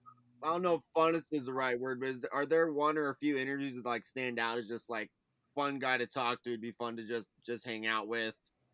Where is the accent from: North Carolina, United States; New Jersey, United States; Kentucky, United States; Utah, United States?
Utah, United States; Salt Lake City; So we're from Salt Lake City, but I'm a big 49ers fan.